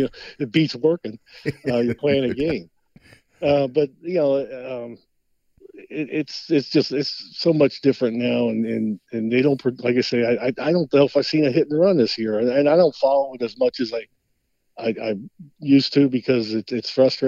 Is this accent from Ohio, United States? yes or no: yes; Cincinnati, Ohio, United States; I'm talking about growing up in Cincinnati.